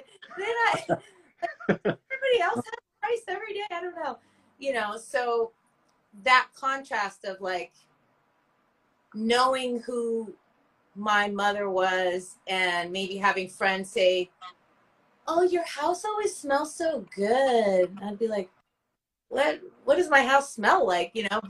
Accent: California, United States; So my background is I am African American and Sri Lankan Tamil. And then I was born and raised in Cali, born by the beach. And I always say I'm a diehard Cali fanatic.

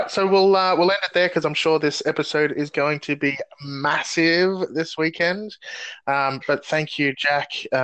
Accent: Australia; I'm Australian, so I'll say I enjoy the boomerang.

